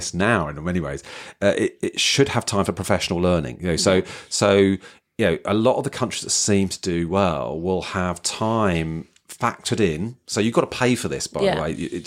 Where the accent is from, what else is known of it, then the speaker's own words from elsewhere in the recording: London, United Kingdom; I'm from London